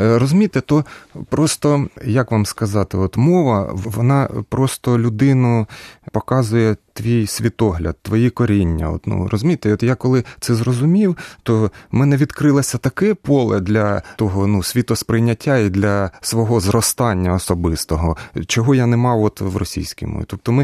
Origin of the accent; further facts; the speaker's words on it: Cherkasy Oblast, Ukraine; от в містечках маленьких, от звідки я родом, Шевченківщина, там українська мова домінує